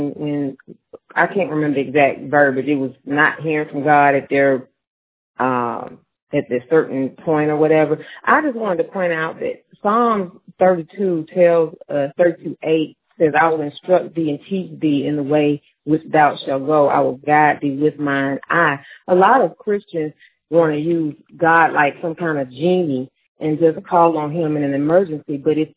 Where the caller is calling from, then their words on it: Jonesboro, Georgia, United States; I'm calling from Jonesboro, Georgia.